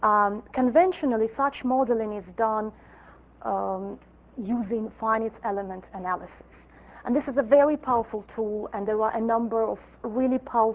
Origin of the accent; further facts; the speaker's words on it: Russia; accent: Russian; English is a second language; And if you wonder about the origin of my accent, then it's Russian. And it's been, over the years, it's been gradually spoiled by British English, maybe partly Scottish.